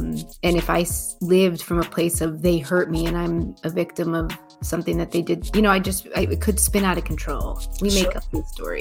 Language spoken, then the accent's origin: English; Chicago, Illinois, United States; I'm like, I'm from Chicago.